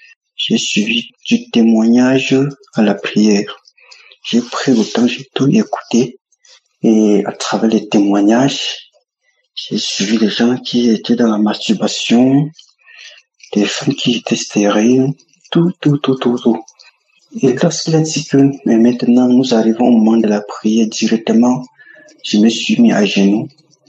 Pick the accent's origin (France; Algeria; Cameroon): Cameroon; Je suis un Camerounais, je vis au Cameroun.